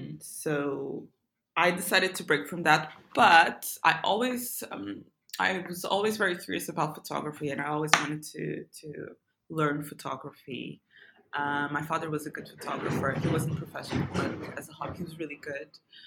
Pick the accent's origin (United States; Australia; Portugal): Portugal; Lisbon; moved away as an adult; also born or lived in United Kingdom; I was born in Portugal, Lisbon. My parents are Mozambican, of different descents, but I was born and raised in Portugal.